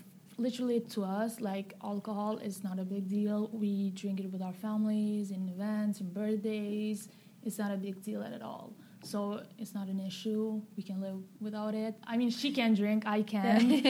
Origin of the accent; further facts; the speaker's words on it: Kosovo; I'm from Kosovo and I'm 18 years old.